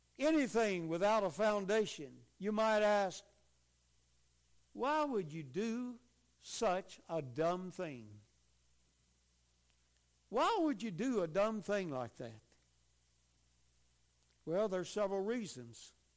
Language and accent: English; the South, United States; now in Central Pennsylvania, United States; I was born and raised in the South. I don't ever want to go back. I've been all over the United States in 6 foreign countries. But I find that I love Central Pennsylvania.